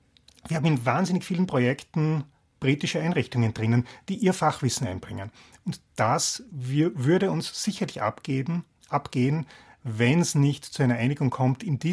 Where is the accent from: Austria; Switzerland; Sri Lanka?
Austria; Was für uns als Österreicher, die in Mitteleuropa wohnen, sehr seltsam klingt.